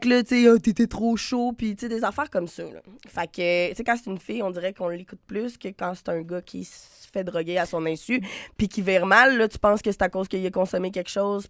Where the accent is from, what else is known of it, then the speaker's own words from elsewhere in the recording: Sainte-Catherine, Quebec, Canada; comme j'ai dit tantôt, je viens de Sainte-Catherine